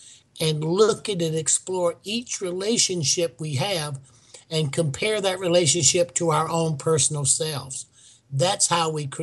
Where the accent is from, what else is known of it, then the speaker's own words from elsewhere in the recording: South Carolina, United States; Well, I grew up in South Carolina, and you know, everybody goes to hell in South Carolina.